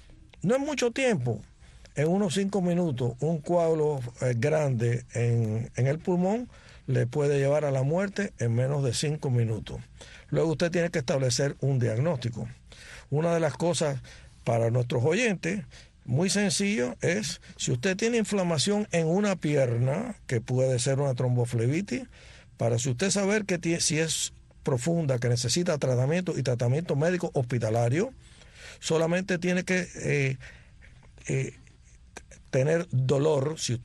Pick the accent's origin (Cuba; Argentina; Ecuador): Cuba; now in Miami, United States; aunque nosotros llevamos más tiempo en Miami, en el exilio, que en Cuba, todos nosotros somos cubanazos, somos ya ciudadanos americanos, pero muy dentro tenemos la semilla de la cubanía.